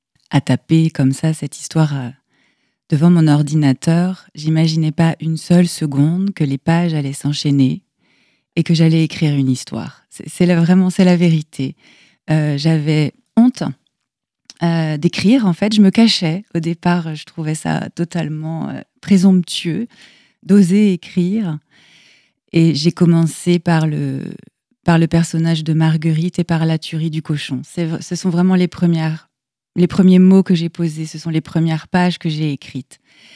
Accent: Brittany, France; born there; now in Angers, France; je suis une femme qui a passé la quarantaine. Je vis à Angers depuis plus de 10 ans maintenant. Je suis née en Bretagne, dans les Côtes d'Armor.

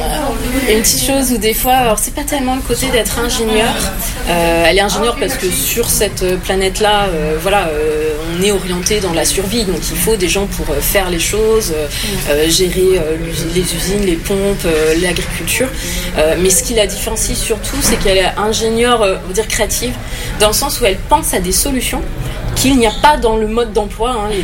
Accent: Auvergne-Rhône-Alpes, France; Je viens de Savoie, donc la figure de la montagne, vraiment la roche, la végétation, les animaux, très protecteurs, très cocon.

